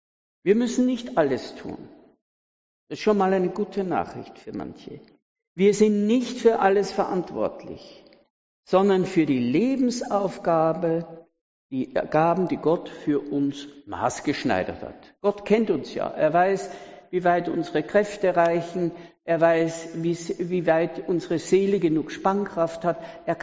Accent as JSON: {"language": "German", "country": "Austria", "said": "Falls ihr es nicht gehört habt, ich bin Österreicher, ja."}